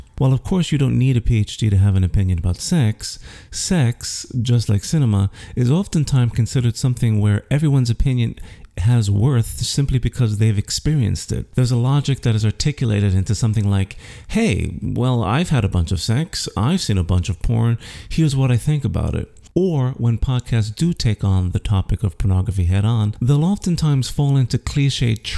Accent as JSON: {"language": "English", "town": "New York City", "region": "New York", "country": "United States", "tie": "born or raised there", "said": "I'm now back in my hometown of New York City finishing up my dissertation."}